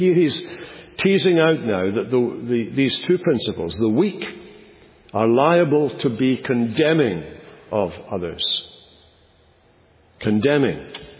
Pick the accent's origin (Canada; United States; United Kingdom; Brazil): United Kingdom; Scotland; I came from Scotland.